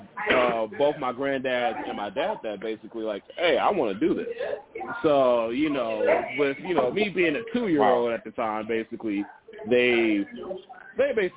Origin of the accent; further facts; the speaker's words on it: Milwaukee, Wisconsin, United States; Growing up in Milwaukee, Wisconsin.